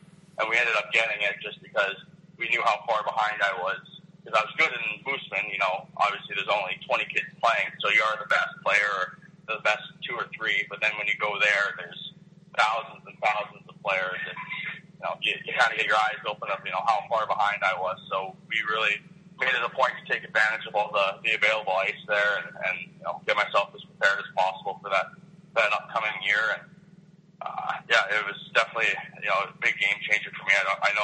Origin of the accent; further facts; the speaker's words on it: Saskatchewan, Canada; And growing up in Moose, Saskatchewan, it's, you know, they take the ice out in the summer, so it's pretty hard to get ice.